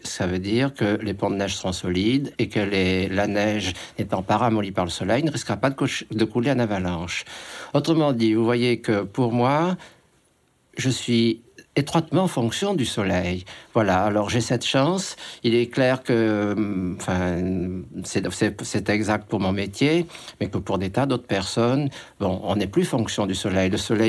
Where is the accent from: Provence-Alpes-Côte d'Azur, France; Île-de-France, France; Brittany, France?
Provence-Alpes-Côte d'Azur, France; Marseille; born there; je suis né au bord de la mer, je suis né à Marseille. En fait, plus qu'à Marseille, je suis né dans les Calanques.